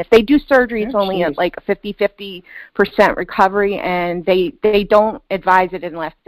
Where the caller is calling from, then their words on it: Easton, Pennsylvania, United States; I am calling from Easton, Pennsylvania.